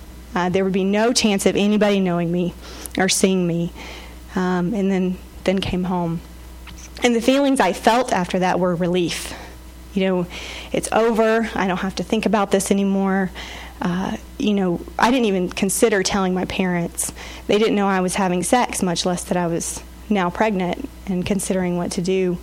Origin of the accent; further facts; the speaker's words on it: South Carolina, United States; accent: South Carolina; now in Massachusetts, United States; And when we moved up to Massachusetts, you probably caught some of my South Carolina accent while I've been talking.